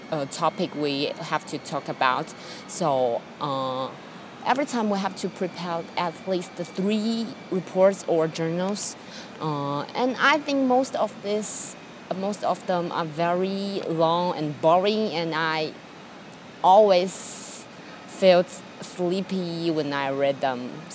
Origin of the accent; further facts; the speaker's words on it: China; first language Mandarin; English is a second language; I haven't attended such kind of English course in my previous years since my mother tongue is Putonghua.